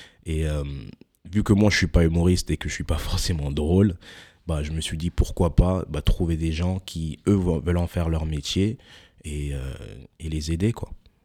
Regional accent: United States; now in France; depuis que je suis assez jeune, en fait, j'ai grandi aux États-Unis.

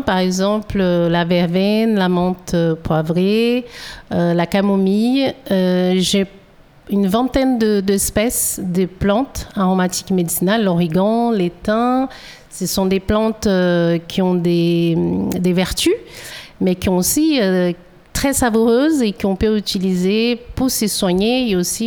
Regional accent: Brazil; French is a second language; moved away as an adult; now in France; Moi, je suis originaire du Brésil et je suis en France depuis 2006.

